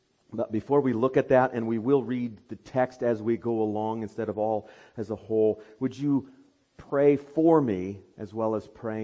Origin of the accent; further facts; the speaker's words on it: Madrid, Iowa, United States; the home church in which I grew up in Madrid, Iowa